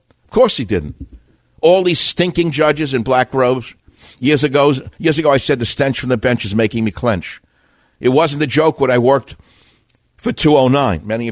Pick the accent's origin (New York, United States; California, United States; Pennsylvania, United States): New York, United States; I'm from New York. I know what pieces of garbage are.